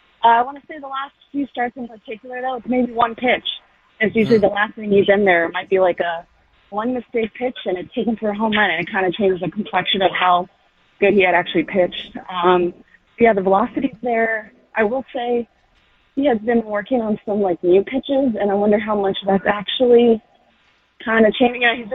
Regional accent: Miami, Florida, United States; as someone born and raised in Miami, it's, you know, a question that comes up, sadly.

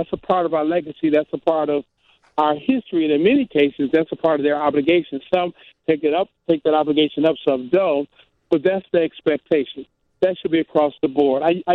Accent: Detroit, Michigan, United States; I grew up in Detroit, 10 minutes from Windsor, Canada, and I can recall many, many nights as a high school student looking for a good place to hang out.

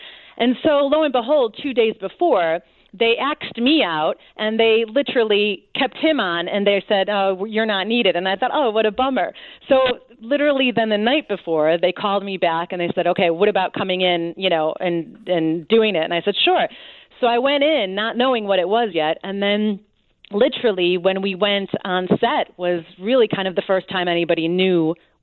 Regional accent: Cicero, Illinois, United States; also born or lived in Los Angeles; now in London, United Kingdom; And I grew up in Cicero. And then, you know, quick steps ahead, I ended up in L.A., and then from L.A. here to London.

